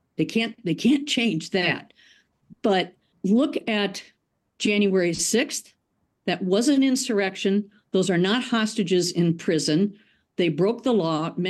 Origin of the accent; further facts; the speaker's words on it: Wisconsin, United States; I'm from Wisconsin, and I am a former Trump voter.